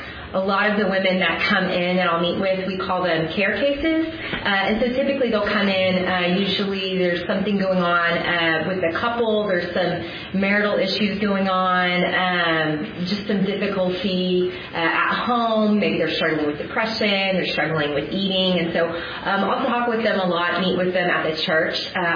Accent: Texas, United States; also born or lived in Tennessee / Zambia; I'm from Texas, born and raised there, other than 2 years when we lived in Tennessee, and then several months when I lived overseas in Zambia.

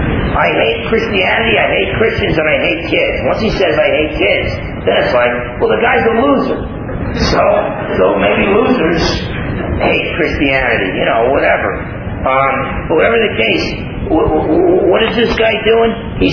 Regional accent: New Jersey, United States; when I was growing up in New Jersey and I thought I was a tough guy and all

